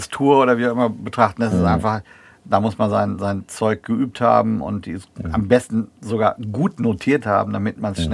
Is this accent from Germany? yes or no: yes; North Rhine-Westphalia, Germany; ich komme ja eigentlich aus NRW, also ich verstehe schon viel, aber nicht alles.